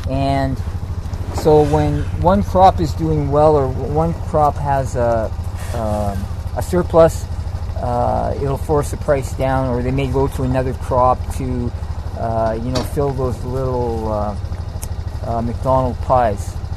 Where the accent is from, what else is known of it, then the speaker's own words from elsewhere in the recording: Edmonton, Alberta, Canada; now in British Columbia, Canada; I'm from Edmonton originally, so I appreciate the climate